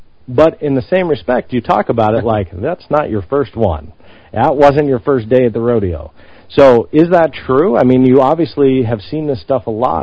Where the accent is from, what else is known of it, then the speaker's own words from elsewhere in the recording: Northridge, California, United States; I grew up in Northridge, California. It's right next to Van Nuys.